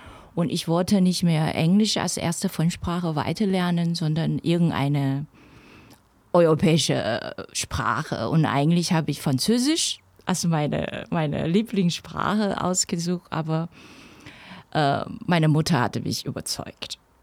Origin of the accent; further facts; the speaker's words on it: Taiwan; German is a second language; now in Germany; ich komme aus Taiwan und wohne schon seit über 32 Jahren in Deutschland.